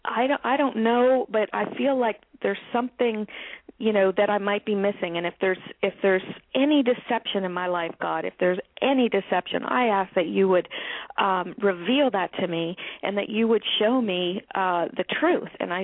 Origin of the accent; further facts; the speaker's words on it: Canada; now in United States; Well, I'm Canadian. I live in the States now. I've been in the States for just going on 16 years.